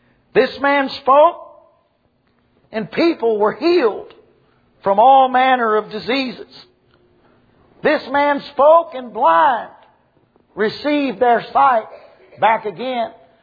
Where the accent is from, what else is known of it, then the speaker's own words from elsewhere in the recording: the South, United States; accent: strong southern accent; when they hear my strong southern accent, they always ask me, you know, why you're here.